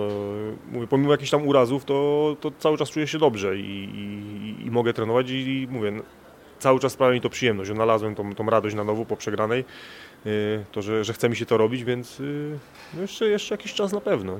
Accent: Cieszyn, Silesian Voivodeship, Poland; jedziemy do Cieszyna, do mojego rodzinnego miasta

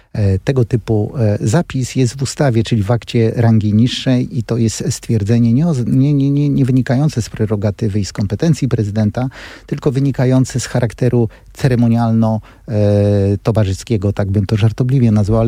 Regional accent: Kalisz, Greater Poland Voivodeship, Poland; ja pochodzę z okręgu kalisko-leszczyńskiego, u mnie w Kaliszu

